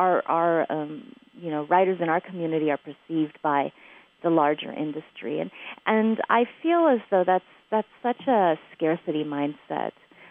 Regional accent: California, United States; I grew up here in the Bay Area, which is much, much different from these larger centers of publishing power in this country, right?

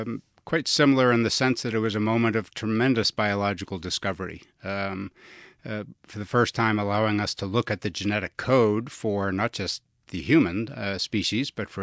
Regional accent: Boston, Massachusetts, United States; as you know, in New England, there are people growing up in Boston who are lake people and look north, and there are, there's ocean people who look south, and we were one of those lake families.

